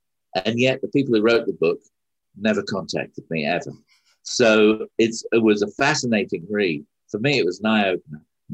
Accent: United Kingdom; Philip didn't know that I was as British as I am.

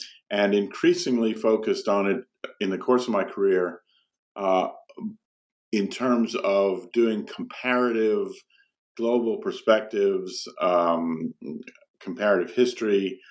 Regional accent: New Orleans, Louisiana, United States; And let's see, before that I grew up in New Orleans.

